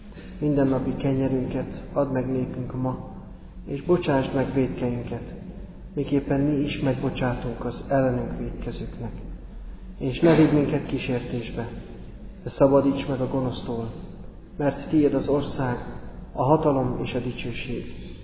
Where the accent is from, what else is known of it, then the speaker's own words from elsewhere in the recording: Hencida, Hajdú-Bihar, Hungary; én születésem szerint bihari vagyok, egy Hencida nevű faluban nőttem fel, és ez a falu szomszédos Nagykerekivel és Kismarjával